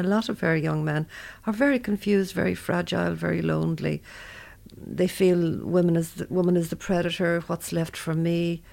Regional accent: Ireland; Well, as an Irish mammy, let me defend the Irish mammy here.

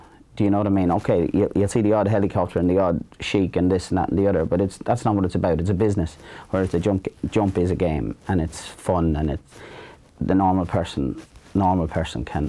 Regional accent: Dublin, Leinster, Ireland; born there; also born or lived in Clane; I was born up here in Dublin and moved down to Clane in 72.

